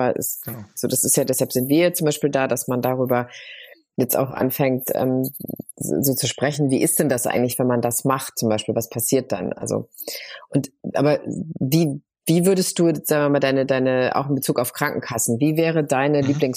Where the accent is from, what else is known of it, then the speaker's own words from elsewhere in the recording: Saarland, Germany; Ich bin ja aus dem Saarland